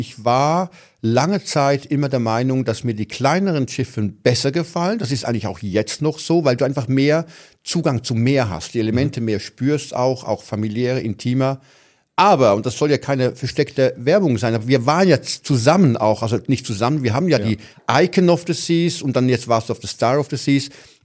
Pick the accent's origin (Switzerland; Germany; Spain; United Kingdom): Switzerland; Lucerne; Dann war ich mal ganz profan in meiner Heimatstadt Luzern.